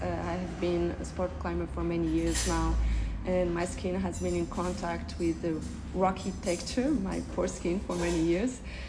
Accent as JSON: {"language": "English", "country": "Portugal", "tie": "born or raised there", "also_born_or_lived": "France / South Africa", "second_language": "English", "lives_now": "Australia", "said": "I was born in France and I moved to Portugal because my parents are Portuguese and they miss the sun and the sea. I then moved to South Africa because of my partner who find a job there, and now I'm here in South Australia because of him"}